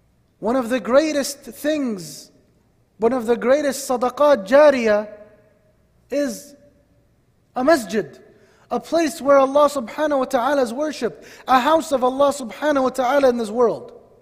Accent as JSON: {"language": "English", "region": "Northeast", "country": "United States", "said": "and I come from the Northeast, and I don't know what's going on, but I know in the state that I came from"}